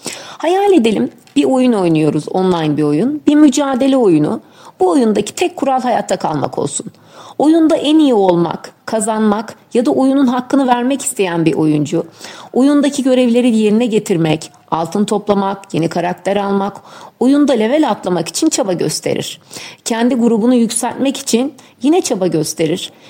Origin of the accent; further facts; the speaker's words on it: Isparta, Turkey; Aslen Ispartalıyım.